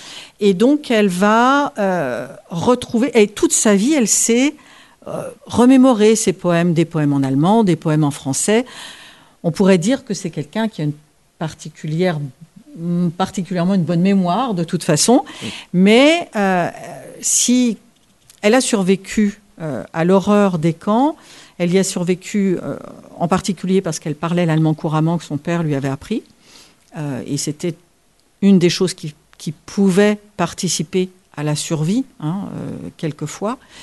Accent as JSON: {"language": "French", "town": "Dijon", "region": "Bourgogne-Franche-Comté", "country": "France", "tie": "born there", "said": "Je suis née à Dijon, c'est une ville que j'aime beaucoup."}